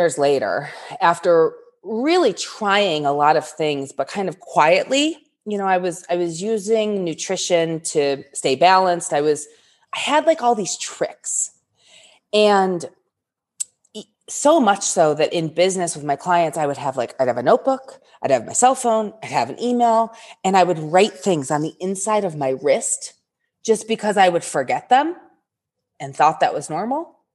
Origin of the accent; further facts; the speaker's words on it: Detroit, Michigan, United States; But so I grew up in the Detroit area and in a suburb of Detroit